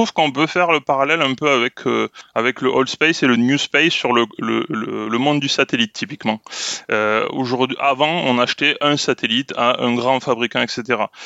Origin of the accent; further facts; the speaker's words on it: Toulouse, Occitanie, France; j'ai 40 ans, je suis de Toulouse.